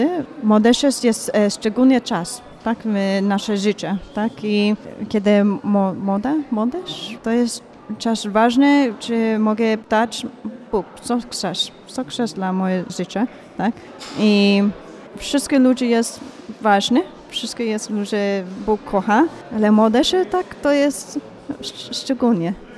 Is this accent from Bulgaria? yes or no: yes; Bulgaria; Polish is a second language; Nasze zgromadzenie z Miami, ale ja z Bułgarii